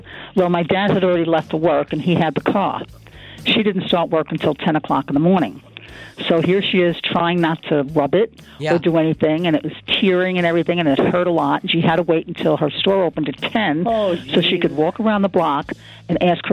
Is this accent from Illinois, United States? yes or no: no; Brooklyn, New York, United States; Originally Brooklyn, New York.